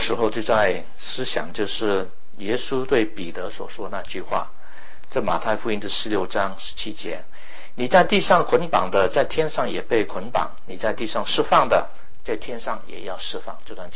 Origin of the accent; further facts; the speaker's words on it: Hong Kong; 免得变成我们香港人所建的那个烂尾楼。